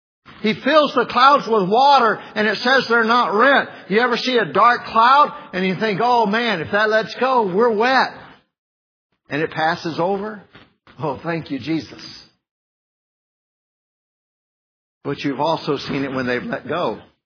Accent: the South, United States; of course, I'm being from the South, figuring if you go to the beach, everybody's going to be going around in swimwear.

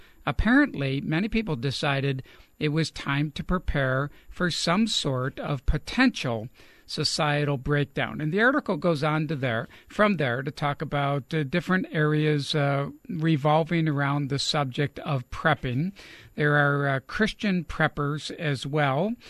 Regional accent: Buffalo, New York, United States; now in South Carolina, United States; we just recently had flooding here in South Carolina. I'm originally from Buffalo, New York

